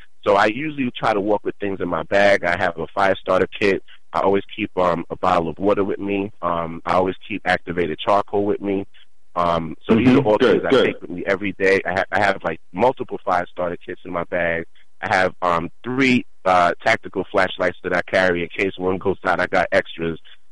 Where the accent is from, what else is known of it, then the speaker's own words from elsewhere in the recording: New York, United States; I'm originally from New York, but I live about 80 miles away from the city.